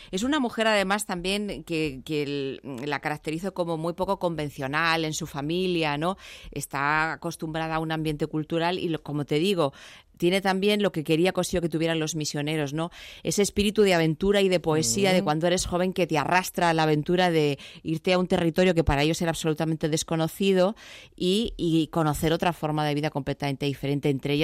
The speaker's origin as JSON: {"language": "Spanish", "town": "Madrid", "region": "Community of Madrid", "country": "Spain", "tie": "born or raised there", "said": "yo soy madrileña"}